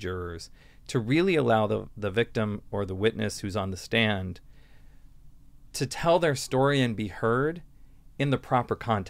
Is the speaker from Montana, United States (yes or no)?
yes; Butte, Montana, United States; what growing up in Butte helped me learn is the importance of not just hard work, but giving voice to people.